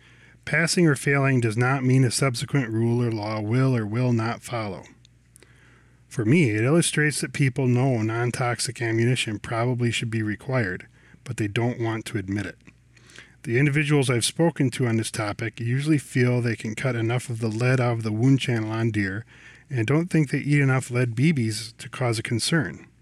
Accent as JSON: {"language": "English", "region": "Wisconsin", "country": "United States", "tie": "born or raised there", "said": "I can tell you, in all honesty, I was born and raised in Wisconsin, and I have never heard of the Conservation Congress until I was out of college."}